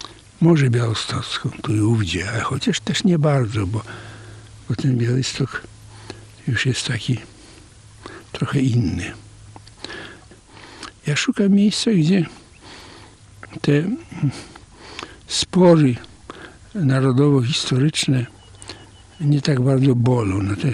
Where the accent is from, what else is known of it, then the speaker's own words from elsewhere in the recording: Vilnius, Vilnius County, Lithuania; also born or lived in Navahrudak region, Belarus; Ja się urodziłem w Wilnie. A młodość spędziłem na ziemi wileńskiej i na ziemi nowogródzkiej.